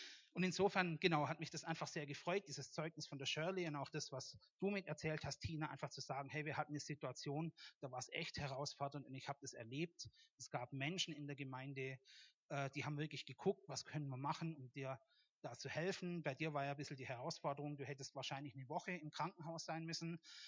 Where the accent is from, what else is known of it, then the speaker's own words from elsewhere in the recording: West Germany, Germany; Es war damals so, bei uns in Westdeutschland, man hat sich halt konfirmieren lassen.